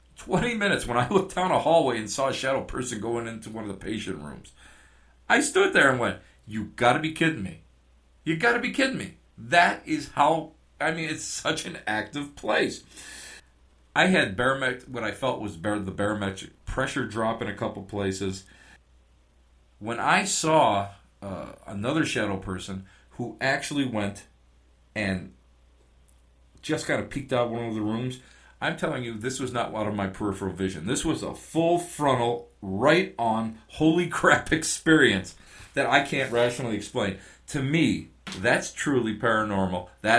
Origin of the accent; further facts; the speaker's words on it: Missouri, United States; I'm from Missouri, you gotta show me.